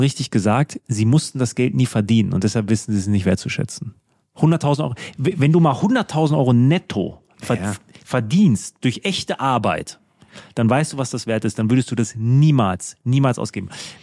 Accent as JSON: {"language": "German", "town": "Münster", "region": "North Rhine-Westphalia", "country": "Germany", "said": "Für mich als Münsteraner"}